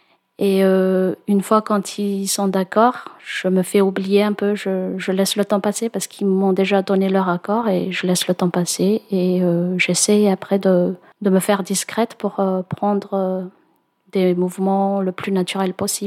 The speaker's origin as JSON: {"language": "French", "country": "Madagascar", "tie": "born or raised there", "moved": "yes", "lives_now": "France", "said": "J'ai grandi dans la brousse à Madagascar"}